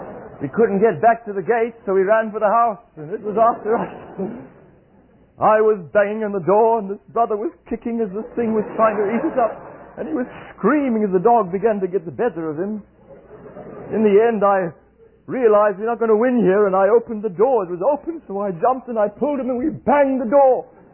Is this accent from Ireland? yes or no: no; South Africa